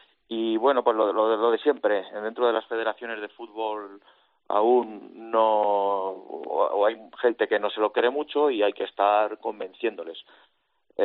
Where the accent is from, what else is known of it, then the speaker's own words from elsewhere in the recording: Toledo, Castilla-La Mancha, Spain; me permite vivir en Toledo, que es de donde soy